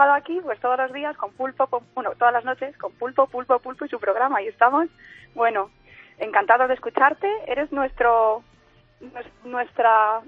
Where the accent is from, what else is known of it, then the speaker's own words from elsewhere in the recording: Ponferrada, Castile and León, Spain; now in United States; Pues mira, somos de Ponferrada, en León.